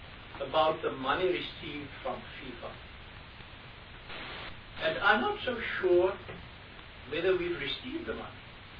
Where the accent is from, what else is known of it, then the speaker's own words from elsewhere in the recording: Eastern Cape, South Africa; I come from the Eastern Cape